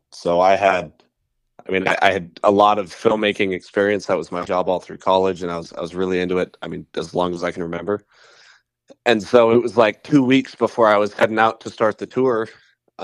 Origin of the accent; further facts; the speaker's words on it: Anchorage, Alaska, United States; now in San Diego, United States; Well, I come from Anchorage, Alaska. I grew up skiing up there. And it was cold. I wore suits. I'm in San Diego right now